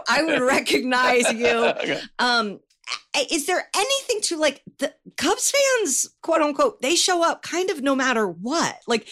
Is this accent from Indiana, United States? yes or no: yes; Indiana, United States; I'm from Indiana, and I know it's an ugly place.